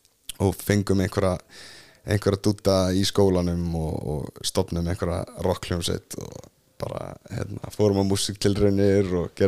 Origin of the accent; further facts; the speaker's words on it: Reykjavik, Capital Region, Iceland; also born or lived in Seattle; Ég ólstu upp sem sagt í Reykjavík og Fossvoginum en flutti sem sagt með fjölskyldinni til Seattle þegar pappi var í háskólanámi þar og í rauninni lærði ensku og íslensku samhliða. Ég var frá, þú veist, eins til 3 ára eitthvað í Seattle